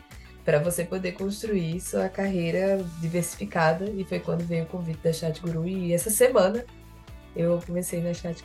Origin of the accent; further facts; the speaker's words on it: Paraíba, Brazil; porque eu sou da Paraíba.